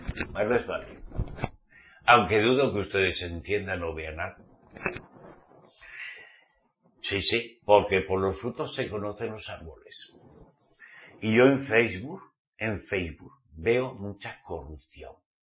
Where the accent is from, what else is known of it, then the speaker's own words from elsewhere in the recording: Spain; ¿De dónde eres? De España.